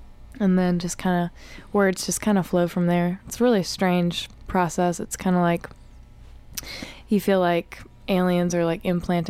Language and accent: English; Johnson City, Tennessee, United States; also born or lived in Knoxville; I'm from Knoxville, and I lived there for 4 years, and before that I grew up in Johnson City.